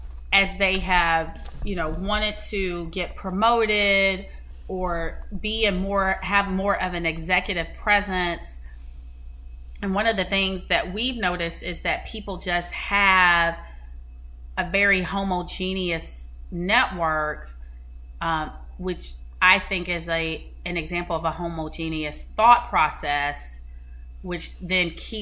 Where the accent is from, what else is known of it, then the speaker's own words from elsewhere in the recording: East Coast, United States; I'm from the East Coast